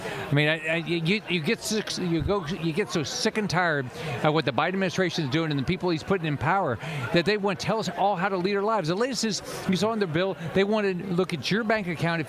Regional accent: Illinois, United States; born there; I mean, I grew up, I was born in Illinois. We lived in public housing. And I was born to a single mom.

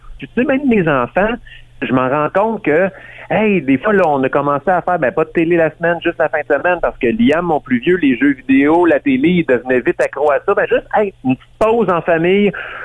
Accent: Saint-Jean-sur-Richelieu, Quebec, Canada; ben moi, je viens de Saint-Jean-sur-Richelieu. J'ai vécu le grand verglas, donc j'ai pas peur.

